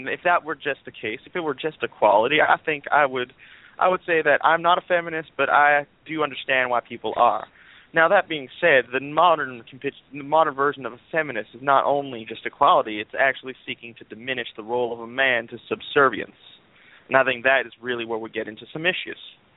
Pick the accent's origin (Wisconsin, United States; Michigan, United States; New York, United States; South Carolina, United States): South Carolina, United States; I'm from South Carolina myself.